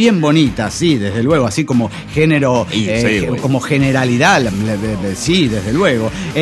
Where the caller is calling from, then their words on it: Managua, Nicaragua; de Managua, Nicaragua.